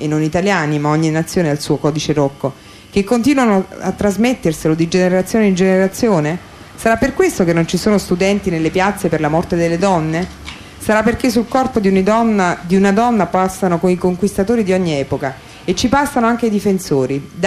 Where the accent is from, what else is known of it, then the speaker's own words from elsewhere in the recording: Naples, Campania, Italy; now in Trento, Italy; io appunto non sono di Trento propriamente, ma anzi di Napoli